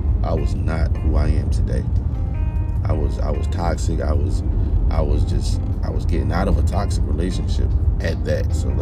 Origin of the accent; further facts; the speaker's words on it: New Jersey, United States; She's from my hometown, from Jersey.